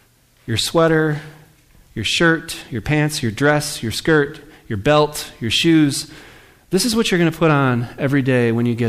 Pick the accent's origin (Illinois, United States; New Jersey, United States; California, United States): Illinois, United States; Rockford; Now, when I was in high school, I grew up in Rockford, Illinois. Many of you know that.